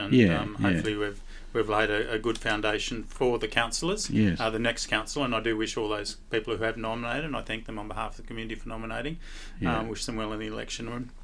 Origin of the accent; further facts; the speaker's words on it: Moree, New South Wales, Australia; I grew up in Baylor Street in South Moree, and graduated from the mighty Corelli High School.